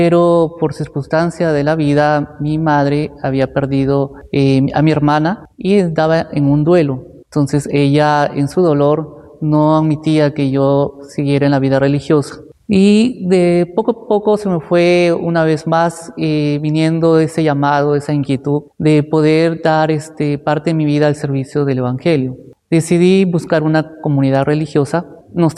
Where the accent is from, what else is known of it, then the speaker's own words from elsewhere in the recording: Sullana, Piura, Peru; Yo soy natural de Sullana, Piura. He vivido ahí parte de mi vida de la juventud.